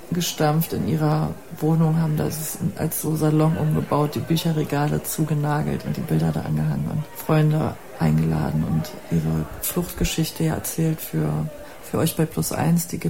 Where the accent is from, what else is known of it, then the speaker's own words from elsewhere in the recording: East Berlin, Berlin, Germany; dass wir sind alle in Ost-Berlin aufgewachsen